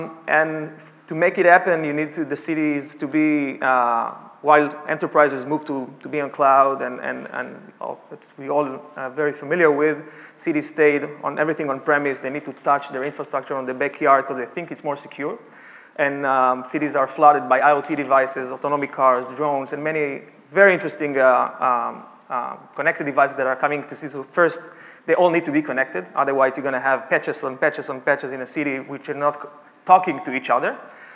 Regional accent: Tel Aviv, Tel Aviv District, Israel; English is a second language; I came from Tel Aviv, and it's a really honor to be here

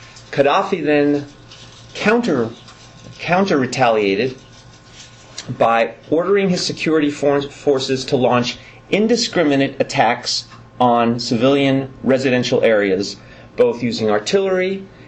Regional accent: New York, United States; So as I'm originally from New York

